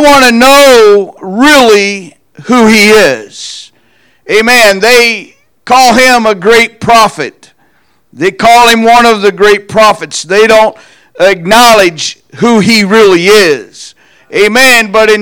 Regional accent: Leavenworth, Kansas, United States; If you don't know who I am … from Leavenworth, Kansas.

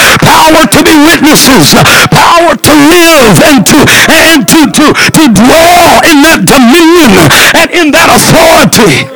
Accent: Northwest, United States; Now I'm from the Northwest. You can make your way back to your seat here. And we got snakes about that long.

